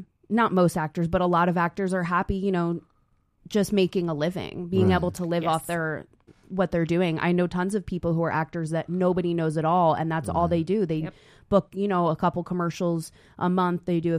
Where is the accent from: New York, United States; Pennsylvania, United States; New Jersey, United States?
New Jersey, United States; I'm from Jersey. You know, I'm from Jersey. I totally get it.